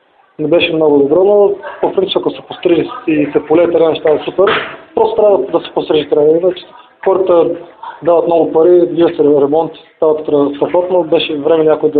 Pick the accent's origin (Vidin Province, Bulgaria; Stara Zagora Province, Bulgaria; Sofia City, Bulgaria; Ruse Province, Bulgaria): Stara Zagora Province, Bulgaria; Stara Zagora; все пак тук съм израснал в Стара Загора